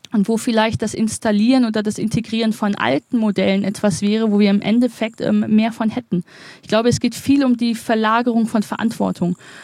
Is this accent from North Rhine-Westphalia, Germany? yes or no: yes; Wuppertal, North Rhine-Westphalia, Germany; in meiner Heimatstadt Wuppertal, die ja so eine Stadt von Vorindustrialisierung und jetzt eher Abgesang ist, dass es dort wahnsinnig viel Verschiedenheit gibt.